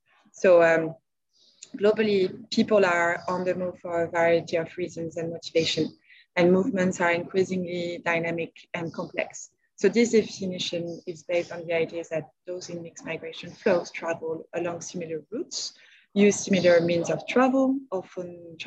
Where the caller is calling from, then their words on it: Dakar, Senegal; I'm calling from Dakar, Senegal.